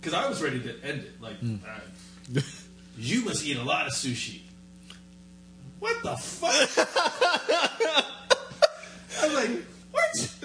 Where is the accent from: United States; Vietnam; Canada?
Vietnam; They find out I'm from Vietnam